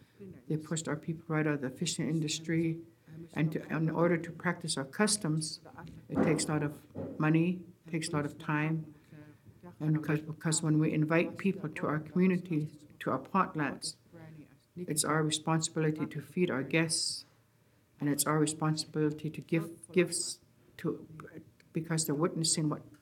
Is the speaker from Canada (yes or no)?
yes; British Columbia, Canada; first language Kwakwala; English is a second language; And my first language was Kwakola, our language.